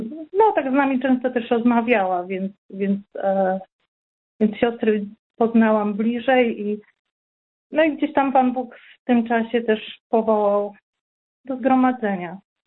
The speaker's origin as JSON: {"language": "Polish", "region": "West Pomeranian Voivodeship", "country": "Poland", "said": "studiowałam w Szczecinie pedagogikę rewalidacyjną i no i właśnie pochodzę z małej wioski koło Kołobrzegu i kiedy przyjechałam do Szczecina, to było dla mnie przeolbrzymie miasto i tak troszeczkę przerażające, bo prosta dziewczyna z małej wioski przyjeżdża do wielkiego miasta."}